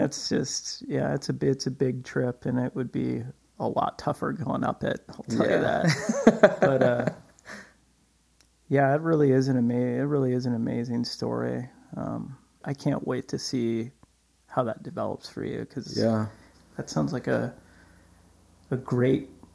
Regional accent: Alaska, United States; cause I'm from Alaska. I mean, I grew up here and, you know, part of Alaska is important to me too.

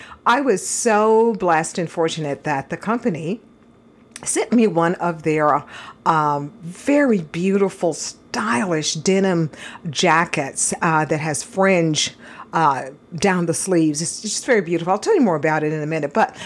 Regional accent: Texas, United States; because I'm originally from Texas, and so I love denim and fringe and all

